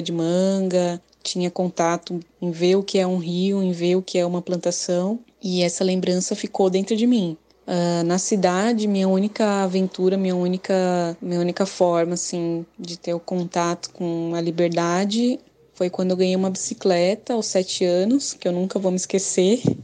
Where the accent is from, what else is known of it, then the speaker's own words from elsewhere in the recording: São Paulo, Brazil; eu sou de São Paulo, nasci em São Paulo, mas a minha família, meu pai veio do Paraná e minha mãe veio da Bahia.